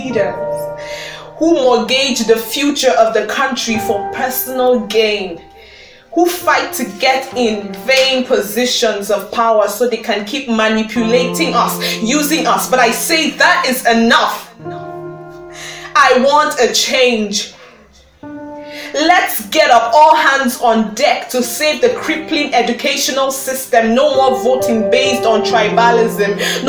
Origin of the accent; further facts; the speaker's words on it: Jos, Plateau, Nigeria; I come from Jos, a beautiful little city in the heart of Nigeria. Dotted with mountains, hills, and plateaus